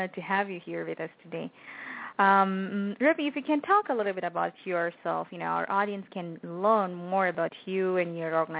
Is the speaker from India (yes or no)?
yes; India; You said you started off from India, where that's my home country, that's where I come from